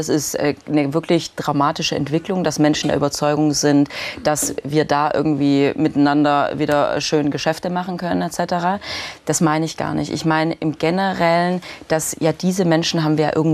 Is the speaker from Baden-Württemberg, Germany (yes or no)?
yes; Baden-Württemberg, Germany; ich komme aus dem Schwabenländle